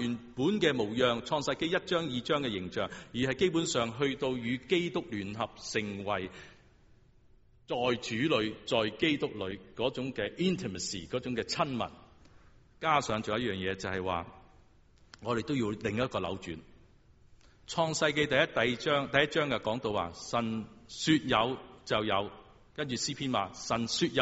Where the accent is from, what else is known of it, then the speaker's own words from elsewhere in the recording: China; 如果不是戴德生来中国，我们中国人怎样可以听到福音？